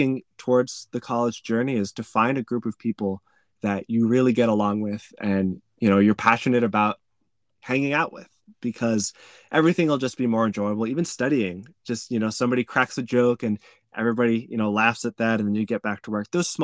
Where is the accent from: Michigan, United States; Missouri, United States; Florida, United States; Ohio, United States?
Missouri, United States; So I'm from Missouri, and this program allowed me to attend WashU actually for free.